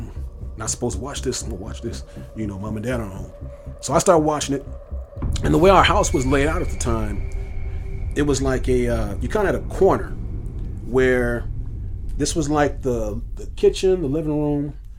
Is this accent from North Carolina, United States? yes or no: no; Illinois, United States; like I said, I was from Illinois.